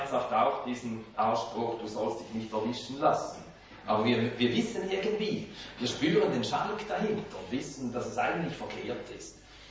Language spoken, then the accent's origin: German; Finland; ich bin Finne und so lese und betrachte ich die Geschichte ein bisschen distanzierter.